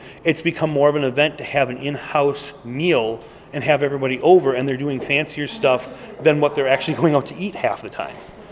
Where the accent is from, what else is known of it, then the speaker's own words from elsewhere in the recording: Wisconsin, United States; I grew up in Door County, and Southern Door, Brussels, still every year has their Booyah meal.